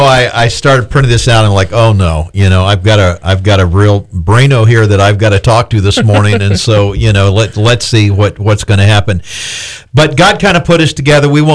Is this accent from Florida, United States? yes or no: yes; Florida, United States; Well, actually, I am a Floridian. You know, I'm a gator bite. I crawled out of the swamp.